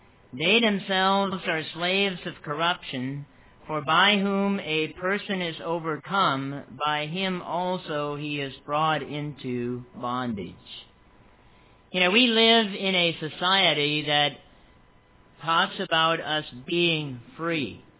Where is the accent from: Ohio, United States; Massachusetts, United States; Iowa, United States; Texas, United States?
Massachusetts, United States; New Bedford; And as a dear friend of mine that grew up when I was growing up in New Bedford used to say